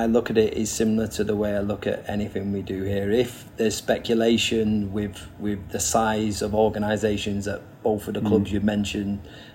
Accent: England, United Kingdom; You know, I am from England.

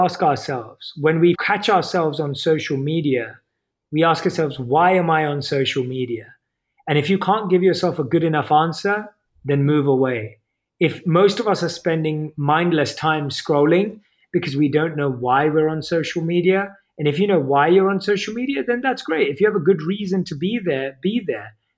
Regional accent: United Kingdom; accent: British; So spot in my British accent.

